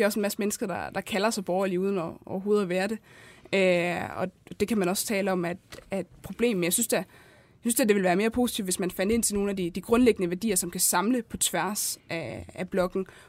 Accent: Region of Southern Denmark, Denmark; now in Aarhus, Denmark; Jeg kommer faktisk fra Fyn af, men jeg bor i Aarhus.

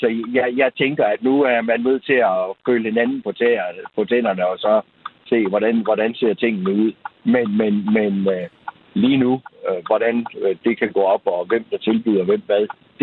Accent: Central Denmark Region, Denmark; Der, hvor jeg kommer fra i Vestjyllands Storkreds, der går vi 2 mandater tilbage.

